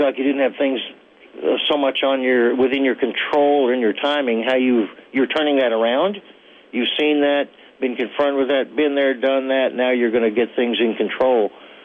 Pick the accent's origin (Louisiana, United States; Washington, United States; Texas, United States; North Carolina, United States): Texas, United States; I'm not giving you a hook 'em horns because I'm from Texas and it's your show.